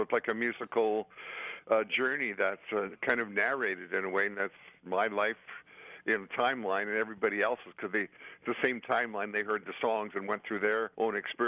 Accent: Winnipeg, Manitoba, Canada; I'm from the Liverpool of Canada, which was called Winnipeg.

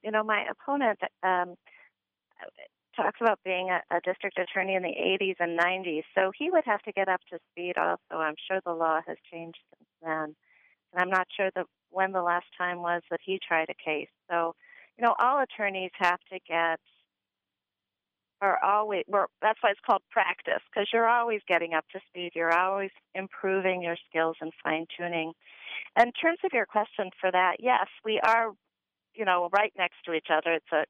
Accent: California, United States; moved away as an adult; also born or lived in Wisconsin; now in Ironwood, United States; I'm originally from California, and my husband and I moved to the Midwest over 26 years ago. And we steadily traveled upward. We lived in Wisconsin for a couple of years, and then we moved up to Ironwood, Michigan for the last over 10 years.

